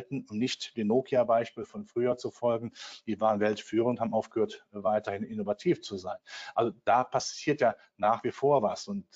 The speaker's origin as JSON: {"language": "German", "region": "North Rhine-Westphalia", "country": "Germany", "tie": "born or raised there", "said": "Sie hören mal meine Zunge an, ich bin Rheinländer, ich bin groß gewachsen in der Nähe vom Hambacher Forst, also Braunkohletagebau, das waren gute Jobs."}